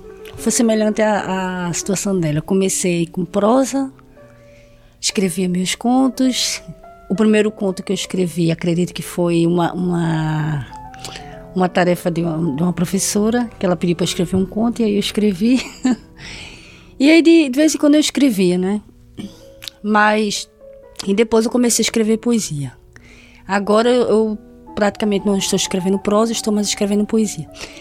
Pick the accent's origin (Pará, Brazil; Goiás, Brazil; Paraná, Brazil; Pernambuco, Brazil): Pernambuco, Brazil; Recife; moved away as an adult; now in Portugal; Nasci no Recife, Pernambuco, sul do Brasil, e nasci em 1978.